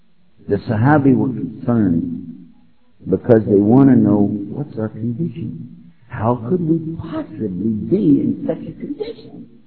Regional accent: Texas, United States; Let me tell you something. I'm from Texas, okay? And I was born in the night, but I wasn't born last night.

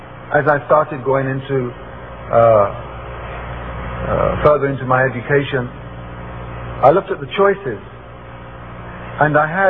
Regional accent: London, United Kingdom; I was born in London, in the UK, in this very exciting age of TV, of science, space, travel, etc. And I was growing up in a civilization which I felt was very promising.

